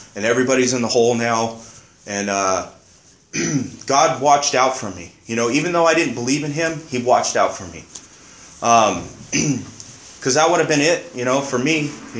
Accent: California, United States; I'm from the Inland Empire area.

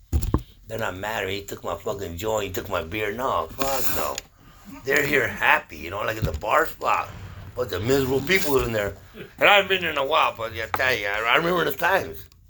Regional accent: Nipomo, California, United States; because they still see where I came from and I don't forget, because I'm really from Nipomo.

